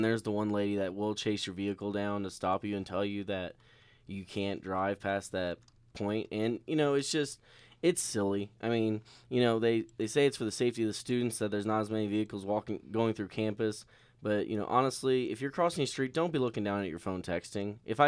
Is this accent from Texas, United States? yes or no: yes; Fredericksburg, Texas, United States; Frederiksburg, Texas.